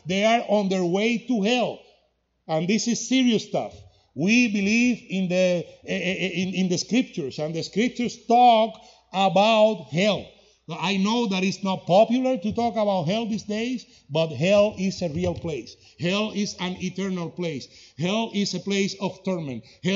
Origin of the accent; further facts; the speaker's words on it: England, United Kingdom; accent: English; now in Burlington, United States; So we are here in America, in Burlington, Kansas, with my heavy English accent, reaching out to Americans too.